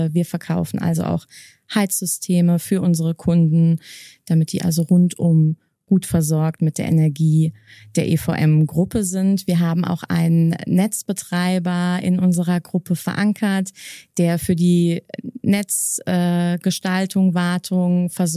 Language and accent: German; Koblenz, Rhineland-Palatinate, Germany; Ich komme aus Koblenz, das ist nicht so weit weg. Der Rhein verbindet uns.